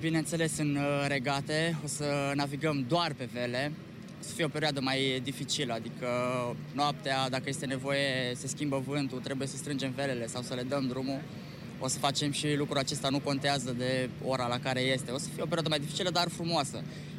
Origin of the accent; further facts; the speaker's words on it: Petroșani, Hunedoara County, Romania; Sunt din Petroșani.